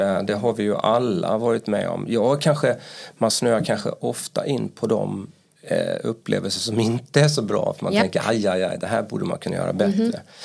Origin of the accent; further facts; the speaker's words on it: Halmstad, Halland County, Sweden; now in Stockholm, Sweden; jag kommer från Halmstad. Kanske kommer höras på min dialekt.